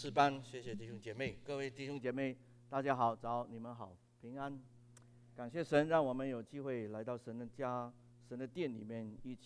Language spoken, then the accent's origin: Chinese; China; 所以我们中国人很有福啊，因为我们中国人可以有两个新年